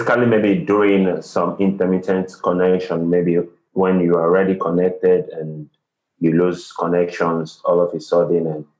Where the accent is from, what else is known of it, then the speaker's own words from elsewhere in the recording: Nigeria; from Nigeria, software developer.